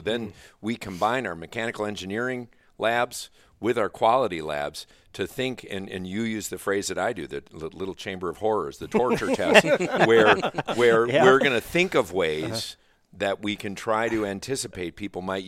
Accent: Green Bay, Wisconsin, United States; But I grew up in Wisconsin, okay. in Green Bay.

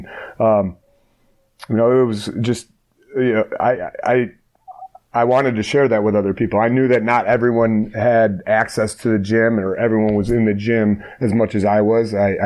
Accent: Strongsville, Ohio, United States; I grew up in Strongsville. I went to kindergarten, Chapman Elementary, all the way through high school

